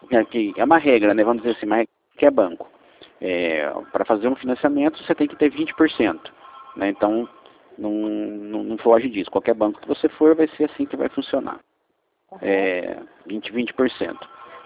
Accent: Mogi Guaçu, São Paulo, Brazil; Eu sou aqui de Mogi Guaçu mesmo, tá?

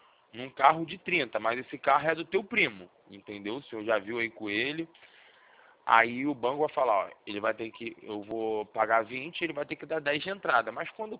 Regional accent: Rio de Janeiro, Brazil; Eu sou do Rio, trabalho aqui

